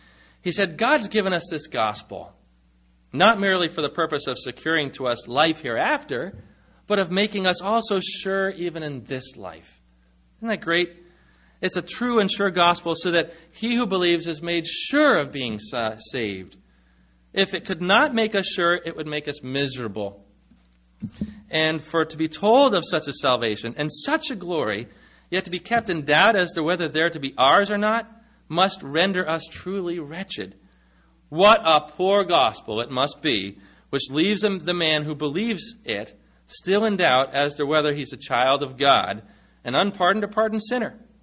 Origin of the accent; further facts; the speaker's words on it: California, United States; now in Maine, United States; when I came from California to the Nathaniel Bowditch in Maine